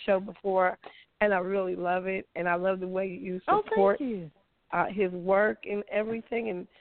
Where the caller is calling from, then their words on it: Kansas City, Missouri, United States; I'm calling from Kansas City.